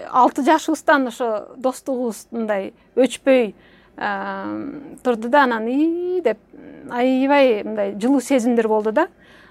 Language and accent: Kyrgyz; Jalal-Abad, Jalal-Abad Region, Kyrgyzstan; also born or lived in Talas; Анан турмушка байланыштуу биз Таластан мен 2-классымда көчүп кетип, мен Жалалабадда чоңойдум да. Жалалабадда чоңоюп, Жалалабадда физико математикалык мектепти бүттүм.